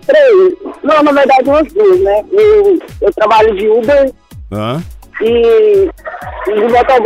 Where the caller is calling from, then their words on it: Goiânia, Goiás, Brazil; Eu falo de Goiânia, Goiás.